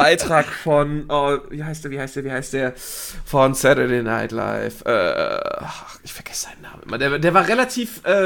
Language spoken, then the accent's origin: German; Mondsee, Upper Austria, Austria; Wo kommst du her? Ich komme vom Mondsee.